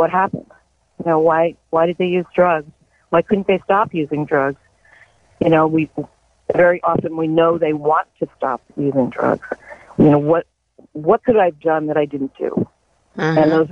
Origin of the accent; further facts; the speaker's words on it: Elizabeth, New Jersey, United States; born there; This all happened before I was born in 1952 in Elizabeth, New Jersey.